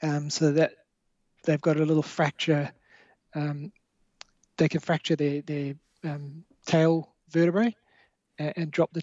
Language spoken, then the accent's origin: English; South Africa; now in New Zealand; growing up in South Africa, kept snakes, played with chameleons all the time. And when our family immigrated out to New Zealand